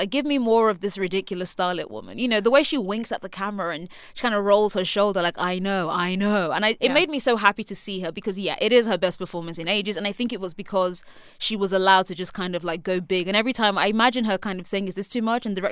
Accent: United Kingdom; Like, I'm British.

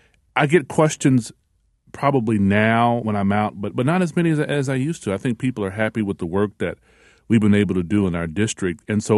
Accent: United States; accepting and asserting who I am, not only as a Muslim, as an American, as a proud black man, and just a proud human being

